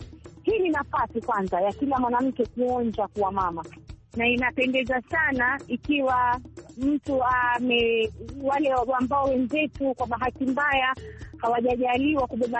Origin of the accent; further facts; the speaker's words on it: Kwale County, Kenya; natokea Kenya, maeneo ya Kwale County.